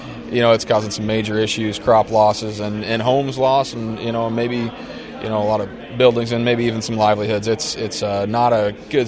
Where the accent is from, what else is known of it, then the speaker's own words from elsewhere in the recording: Underwood, Iowa, United States; I'm from southwest Iowa. Underwood's my hometown. Grew up there.